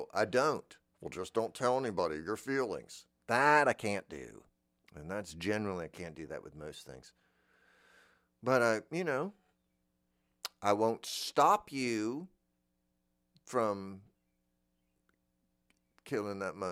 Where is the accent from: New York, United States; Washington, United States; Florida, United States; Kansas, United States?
Florida, United States; I'm from Florida. I've seen them in the wild my whole life.